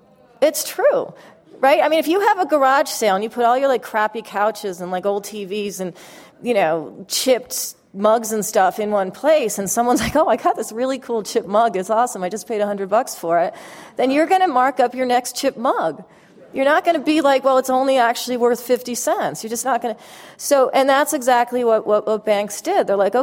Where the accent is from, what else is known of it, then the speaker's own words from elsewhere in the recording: California, United States; I'm from California, I live partly in LA and in a town called Ojai